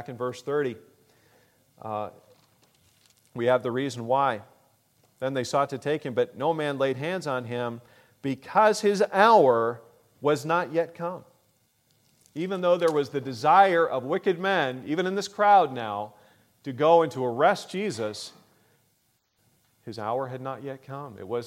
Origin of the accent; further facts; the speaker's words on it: Painesville, Ohio, United States; also born or lived in British Columbia; I'm from Ohio. I lived mostly, grew up mostly up in Cleveland, in Painesville, Ohio. But really, I wasn't born there. I was born in British Columbia. I wasn't actually born in this country even. But I am an American citizen anyway.